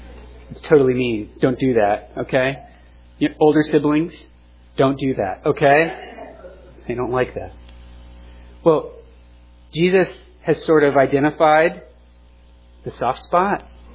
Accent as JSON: {"language": "English", "region": "Georgia", "country": "United States", "said": "I'm from Georgia. I root for the South Carolina Gamecocks."}